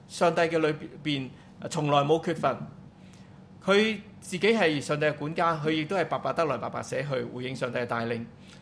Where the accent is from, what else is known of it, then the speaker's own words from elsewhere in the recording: Hong Kong; 始終我會說我是一個香港人。無論我在哪裡生活，我都會說我是一個香港人。